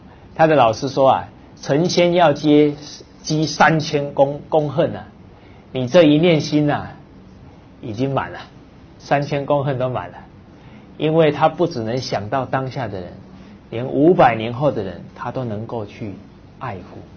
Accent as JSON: {"language": "Chinese", "country": "China", "said": "我们中国人"}